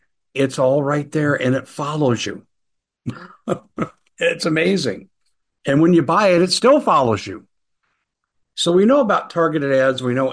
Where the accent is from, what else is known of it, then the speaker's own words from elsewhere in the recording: Aurora, Colorado, United States; moved away; This is why I moved away from Colorado. And I'm glad I'm away from Aurora, my hometown